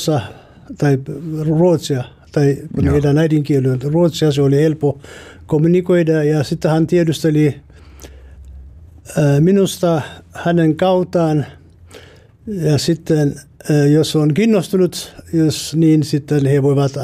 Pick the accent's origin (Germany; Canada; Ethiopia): Ethiopia; first language Amharic; Finnish is a second language; Etiopiassa Etiopian virallinen kieli on amharic.